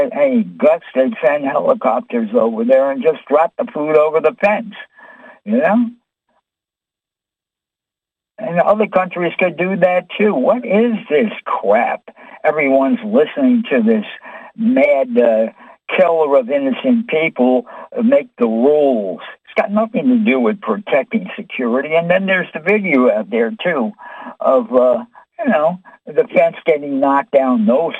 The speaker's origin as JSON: {"language": "English", "town": "New York City", "region": "New York", "country": "United States", "said": "Hey, I'm from New York. York City"}